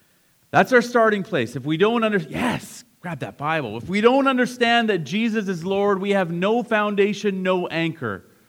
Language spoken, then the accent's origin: English; Canada; Sometimes we are so Canadian that we're so polite that we don't want to speak out loud.